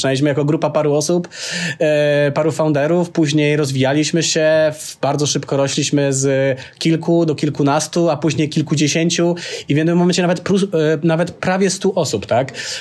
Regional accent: Silesian Voivodeship, Poland; Pochodzę z małej miejscowości w okolicach Żywca i tam się wychowałem

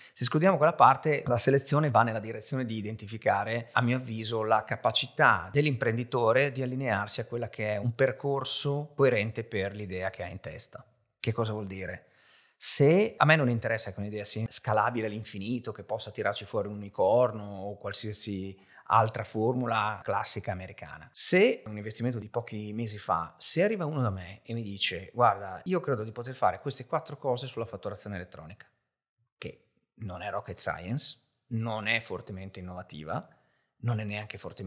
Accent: Emilia-Romagna, Italy; essendo io romagnolo, c'è un po' la cultura del cibo pesante

